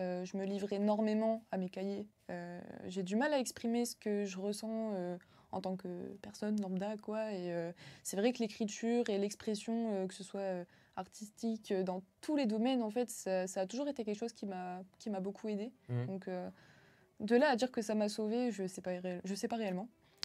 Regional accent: Arras, Hauts-de-France, France; also born or lived in Perpignan; je suis originaire d'Arras à la toute base. Je suis née à Arras. Maintenant, j'ai vécu très très proche de Perpignan pendant 10 ans. J'ai tourné un petit peu sur le sud après ça. Et je suis montée sur Saint-Quentin en mars de cette année

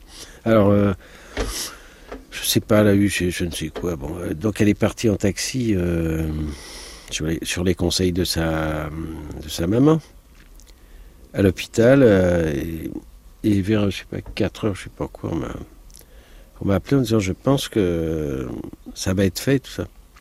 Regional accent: Corsica, France; Je suis corse et je suis fier de l'être.

